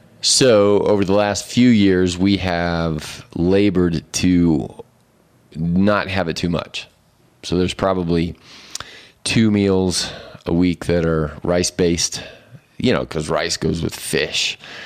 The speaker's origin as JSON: {"language": "English", "region": "Hawaii", "country": "United States", "tie": "born or raised there", "said": "And I grew up in Hawaii, which was heavily Japanese influenced, grew up in white rice there."}